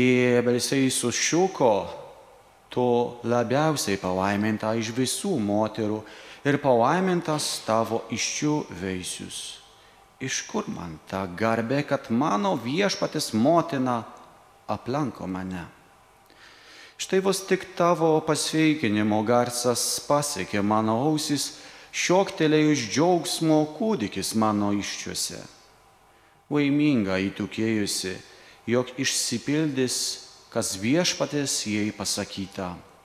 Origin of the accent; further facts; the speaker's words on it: Poland; Lithuanian is a second language; aš esu iš Lenkijos, tai dar mokausi lietuvių kalbos